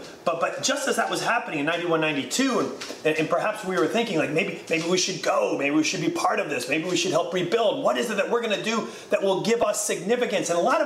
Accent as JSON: {"language": "English", "country": "United States", "said": "I'm an American, but I'm also, really, I grew up in a Lithuanian-speaking household with Lithuanian food and Lithuanian culture all around."}